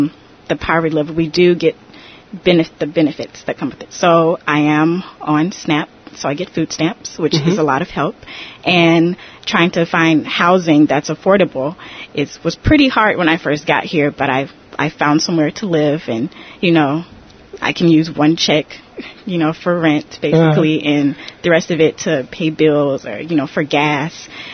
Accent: Atlanta, Georgia, United States; I'm from Atlanta, Georgia, and I attended Georgia State University.

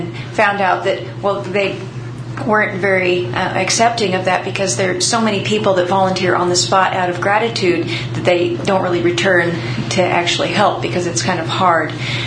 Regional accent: Toledo, Oregon, United States; also born or lived in Tennessee; I was born and raised in Toledo, Oregon, and so I moved back in with my family.

